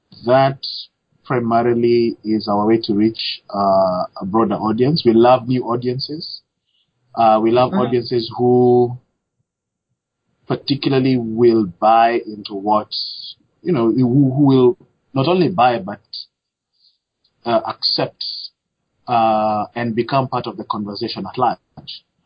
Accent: Kenya; moved away as an adult; now in United States; Originally, I'm from Kenya. I've been in the United States for too long. I came when I was 19, many eons ago. So I have technically grown here.

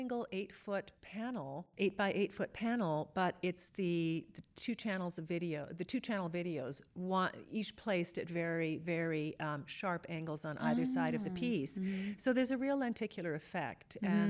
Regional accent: Canada; remembering growing up in Canada and seeing, not infrequently, the aurora borealis

